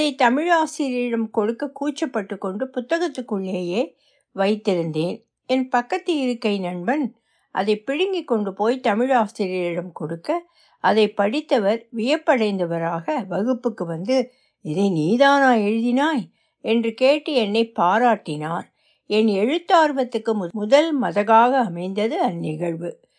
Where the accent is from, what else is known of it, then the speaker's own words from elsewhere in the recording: Cheruppalur, Tamil Nadu, India; also born or lived in Eethavilai; கன்னியாகுமரி மாவட்டத்தில் உள்ள ஈத்தவிளை என்ற சிறு விவசாய கிராமத்தில் 1955 பிறந்தேன். என் தந்தை தமிழ்நாடு பொதுப்பணித்துறையில் பணி செய்தார். அப்போது செருப்பாலூர் என்ற ஊரில் வசித்தோம்.